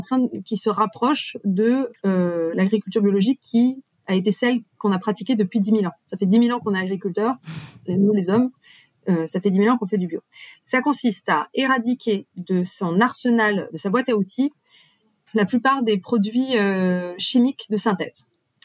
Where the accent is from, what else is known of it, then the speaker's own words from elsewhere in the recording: Corsica, France; Eh bien, j'ai grandi en Corse, près de vergers plutôt beaucoup traités, dans une famille qui a été sensible tout de suite à l'argument du bio.